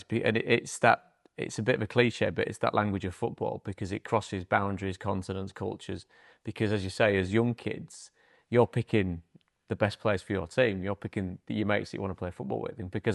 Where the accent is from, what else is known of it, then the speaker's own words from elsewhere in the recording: Hull, Yorkshire and the Humber, United Kingdom; Born and bred in Yorkshire, up in Hull